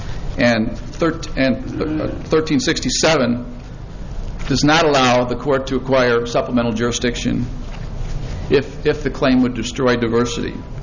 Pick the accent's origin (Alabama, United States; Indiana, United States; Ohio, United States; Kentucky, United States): Indiana, United States; Lafayette; I'm an attorney from Lafayette, Indiana.